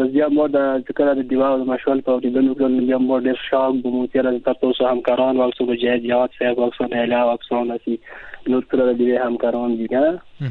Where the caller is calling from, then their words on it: Kurram, Khyber Pakhtunkhwa, Pakistan; زه د ضلع کورم نه تاسو سره ملګری شوم. ضلع کورم.